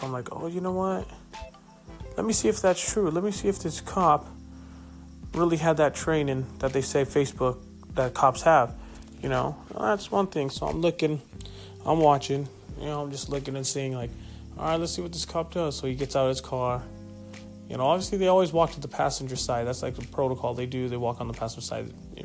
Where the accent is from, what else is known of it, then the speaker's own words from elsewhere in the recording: California, United States; You know, I came from Northern California in the Monterey Bay area, then now I'm back in Orange County, California.